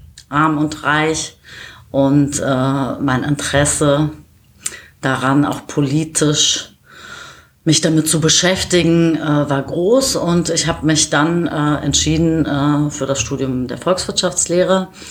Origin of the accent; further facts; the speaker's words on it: Berlin, Germany; das Z weich ausgesprochen, bedeutet roter Berg. Ich komme aus Kreuzberg. Ich bin 1975 in Berlin-Kreuzberg geboren, immer in Berlin gewesen. Ich bin 46 Jahre alt